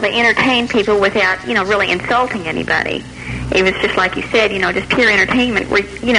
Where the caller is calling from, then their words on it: Louisville, Kentucky, United States; From Louisville.